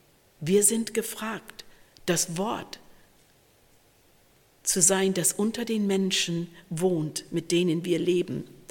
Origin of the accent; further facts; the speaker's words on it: Canada; Ein Sänger aus meinem Heimatland … der hat mal geschrieben und gesungen